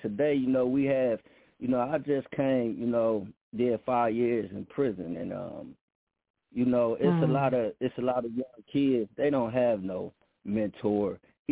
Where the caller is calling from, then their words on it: Cleveland, Ohio, United States; Well, I'm actually calling from Cleveland.